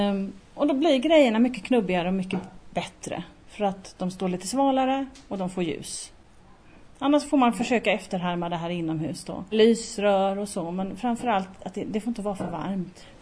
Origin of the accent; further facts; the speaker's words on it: Mölndal, Västra Götaland County, Sweden; hade en fantastisk trädgård hemma i Mölndal som vi är ifrån.